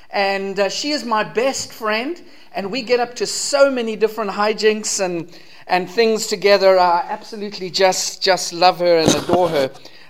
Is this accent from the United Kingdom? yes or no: no; South Africa; accent: South African; now in Canada; I come from South Africa. You'll hear my voice doesn't sound very Canadian.